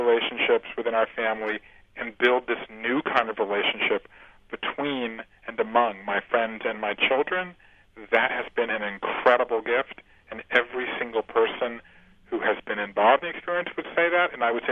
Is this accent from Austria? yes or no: no; Georgia, United States; There's Tadpole Ben from my hometown down in Georgia.